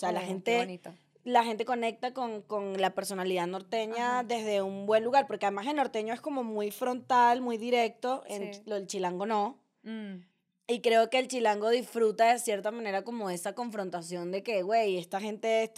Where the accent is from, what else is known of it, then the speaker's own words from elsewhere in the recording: Venezuela; yo soy venezolana, claro